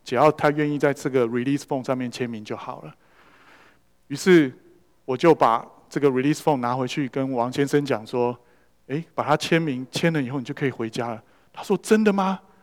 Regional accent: Taiwan; 我也是从台湾来的

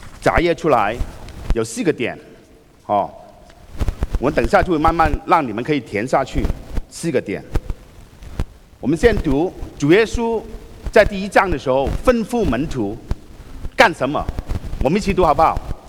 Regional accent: China; 就好像我们中国人过年一样。

